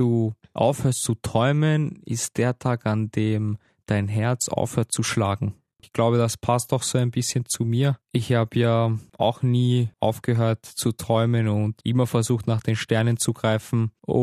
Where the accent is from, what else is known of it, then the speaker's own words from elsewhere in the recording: Spain; German is a second language; now in Austria; ich bin ein Spanier living in Österreich.